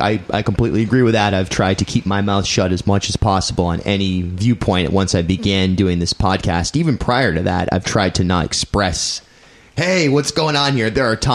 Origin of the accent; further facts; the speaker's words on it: Rhode Island, United States; I grew up in Rhode Island. I always thought of Rhode Island as sort of South County and Providence as far as where I'd go.